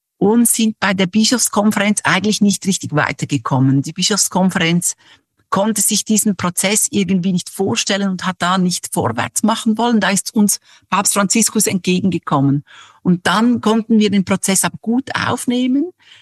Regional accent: Switzerland; als ich jetzt als Schweizerin

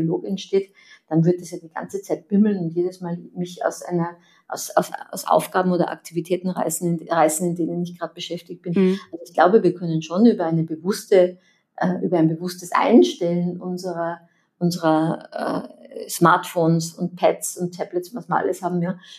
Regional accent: Austria; ich bin ja da im Salzkammergut am See groß geworden

